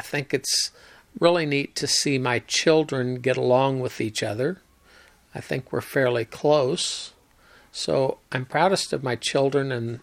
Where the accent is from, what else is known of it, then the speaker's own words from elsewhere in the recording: Rockport, Missouri, United States; I grew up in Rockport, Missouri, a small town in the northwest corner of the state of Missouri.